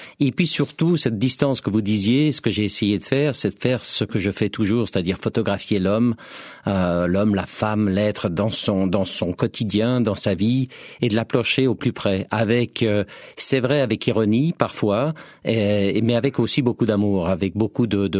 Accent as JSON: {"language": "French", "region": "Geneva", "country": "Switzerland", "said": "Moi, qui partout dans tous mes actes, c'est marqué Genevois, très bien, je suis Genevois, mais j'ai un acte d'origine dans le canton de Berne, où depuis 200 ans, il n'y a pas un seul de personne de ma famille qui n'y vit."}